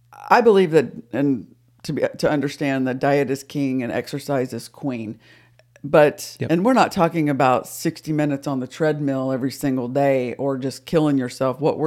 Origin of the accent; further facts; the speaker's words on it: the South, United States; Y'all, whenever we were growing up, everything was a Coke. It didn't matter. It did not matter what it was. We're from the South, so I'm just diverging here.